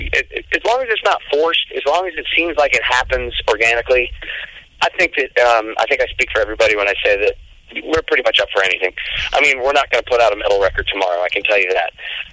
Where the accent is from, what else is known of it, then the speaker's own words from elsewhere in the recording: Manassas, Virginia, United States; I grew up in Manassas, Virginia, which is prime floppy sneaker, bleached jeans, and concert tee land.